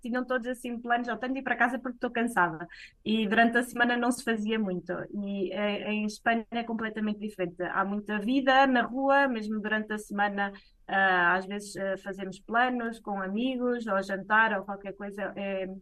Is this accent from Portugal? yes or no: yes; Northern Portugal, Portugal; now in Madrid, Spain; Eu sou, pronto, sou do norte de Portugal e noto muitas diferenças quando vou, mesmo a nível das pessoas, de como falam contigo e como se comportam